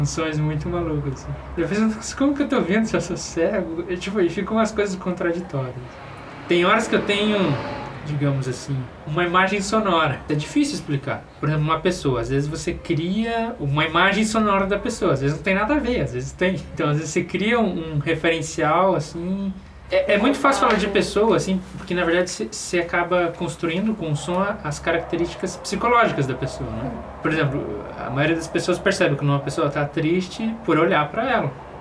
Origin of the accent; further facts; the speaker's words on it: Curitiba, Paraná, Brazil; tenho 29 anos, nasci em Curitiba mesmo, sou curitibano.